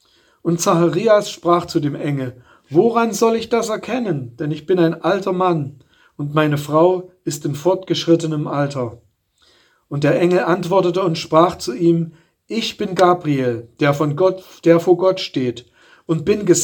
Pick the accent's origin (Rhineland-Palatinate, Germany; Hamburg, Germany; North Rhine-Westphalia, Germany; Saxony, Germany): Saxony, Germany; Sosa; In meinem Heimatort, aus dem ich ursprünglich stamme, aus dem Erzgebirge, in Sosa, kann ich mich noch erinnern, als Kind, da war der ganze Ort alles mit Pflastersteinen gepflastert